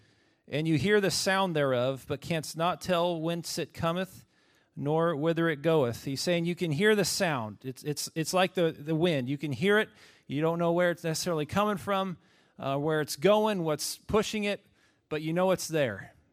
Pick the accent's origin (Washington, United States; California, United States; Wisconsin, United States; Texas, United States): Washington, United States; I grew up in Eastern Washington between Clay Elm and Ellensburg for the majority of the first 22 years of my life or so.